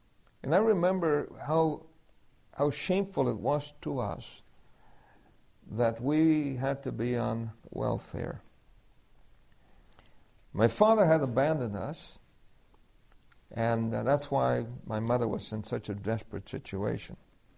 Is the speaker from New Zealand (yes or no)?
no; El Fanguito, Puerto Rico; born there; I said, I was born in Puerto Rico. And he said, where? And I said, El Fanguito.